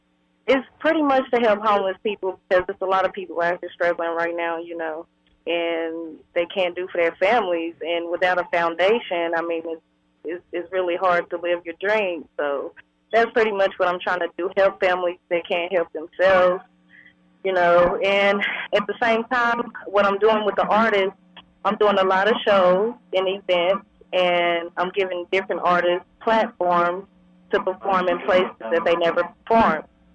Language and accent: English; Pine Bluff, Arkansas, United States; now in Hot Springs, United States; I'm from Pine Bluff, Arkansas, currently living in Hot Springs.